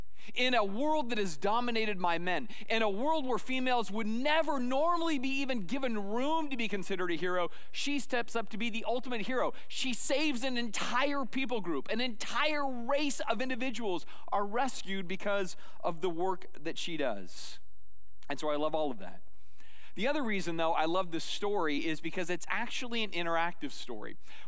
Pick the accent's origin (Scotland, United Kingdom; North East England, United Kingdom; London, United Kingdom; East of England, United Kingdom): Scotland, United Kingdom; The day where everybody's a little Irish except for us Scots. We're still Scottish.